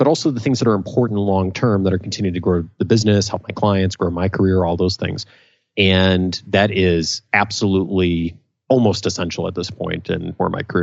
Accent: Naperville, Illinois, United States; When I grew up in Naperville, a suburb of Chicago.

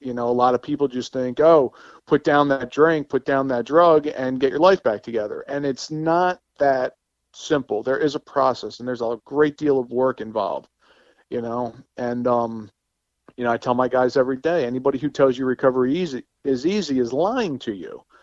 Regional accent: Marlton, New Jersey, United States; Okay, I'm from Marlton. I'm in South Jersey.

